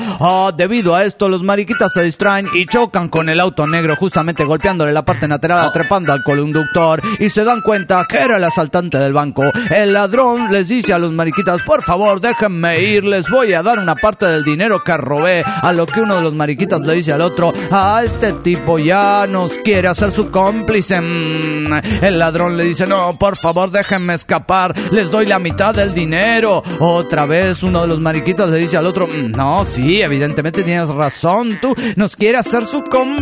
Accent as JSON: {"language": "Spanish", "region": "San Luis", "country": "Argentina", "said": "de San Luis, República Argentina."}